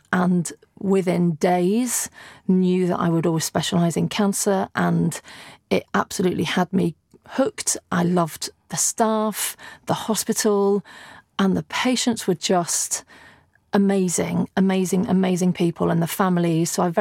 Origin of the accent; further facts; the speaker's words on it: Yorkshire and the Humber, United Kingdom; moved away as an adult; now in London, United Kingdom; I moved to London. I'm from Yorkshire. So I moved to London after my A-levels